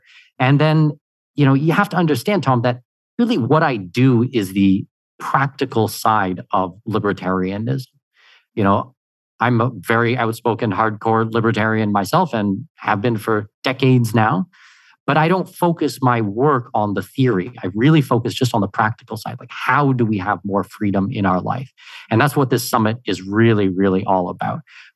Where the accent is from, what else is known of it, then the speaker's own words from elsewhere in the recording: Canada; my family's originally from Denmark. I'm born and raised in Canada, but my family's from Denmark.